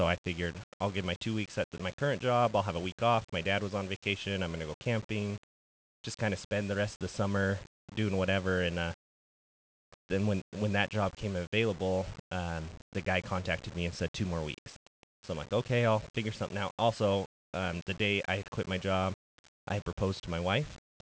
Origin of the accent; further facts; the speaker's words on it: Price, Utah, United States; So I was born and raised in Price, Utah, in Carbon County, and I did all my education there.